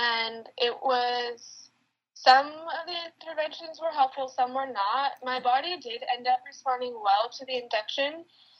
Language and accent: English; San Diego, California, United States; now in San Francisco, United States; And like Jessica said, I grew up in San Diego. And I currently live in San Francisco with my husband and our baby.